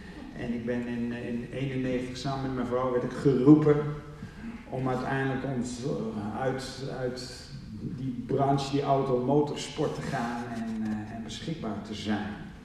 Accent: Geesbrug, Drenthe, Netherlands; Ik kom uit Geesbrug.

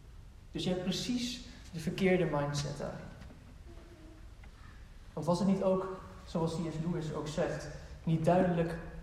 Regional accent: Netherlands; Überhaupt lijkt het me wel moeilijk, maar helemaal voor ons als Nederlanders.

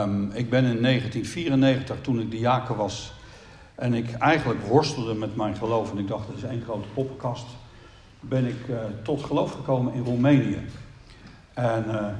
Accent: The Hague, South Holland, Netherlands; ik kom uit Den Haag en tegenwoordig moet ik zeggen, heb een beetje genade.

